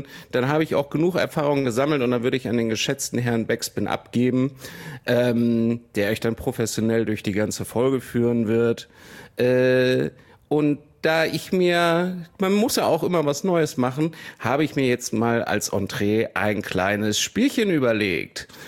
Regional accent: Hausham, Bavaria, Germany; born there; Ich bin geboren 1981 in Hausham in Oberbayern.

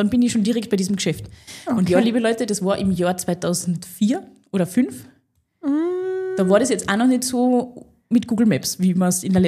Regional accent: Carinthia, Austria; ich komme ja aus Kärnten und bei uns gibt's keine Straßenbahnen und auch keine Busse, so viele. Und ich habe in Kärnten ja meinen Führerschein gemacht und da Auto fahren gelernt.

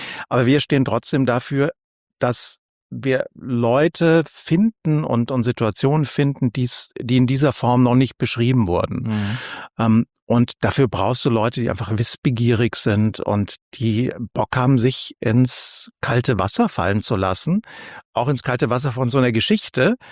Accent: Bavaria, Germany; so als Franke, da ist ein Schlawiner

